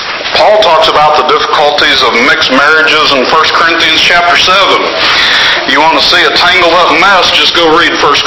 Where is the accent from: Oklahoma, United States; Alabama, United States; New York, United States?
Oklahoma, United States; Inola; When I was young, I grew up in the Inola Church of Christ in Oklahoma, and we had about 60 members.